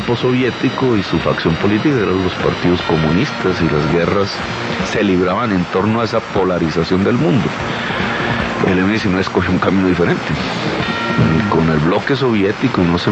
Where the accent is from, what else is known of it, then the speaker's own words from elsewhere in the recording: Fontibón, Bogotá, Colombia; yo me crié en Fontibón.